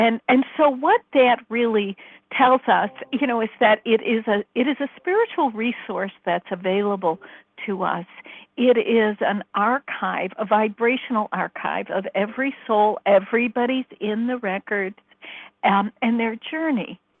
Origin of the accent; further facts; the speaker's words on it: Chicago, Illinois, United States; you know, I'm from Chicago, and, I never heard of words like Akasha